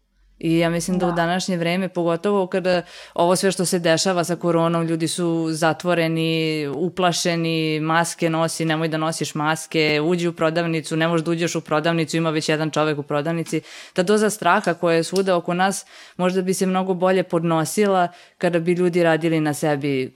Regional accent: Pančevo, Vojvodina, Serbia; Ja sam iz Pančeva, to je grad koji nije toliko mali

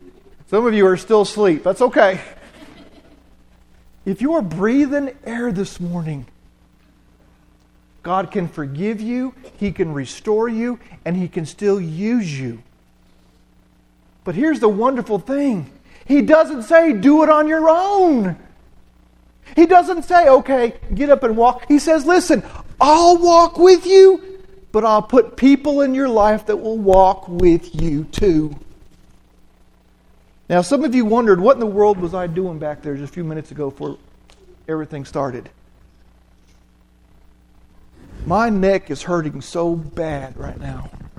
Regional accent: Bryson City, North Carolina, United States; Well, I'm from Bryson City. I'm from Swain County. I'm from Jackson County.

